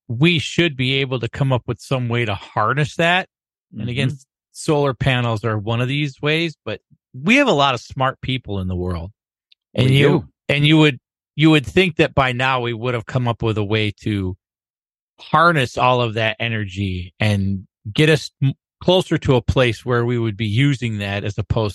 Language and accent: English; Rochester, New York, United States; I might be from Rochester, New York, where it is considerably colder than it is in Houston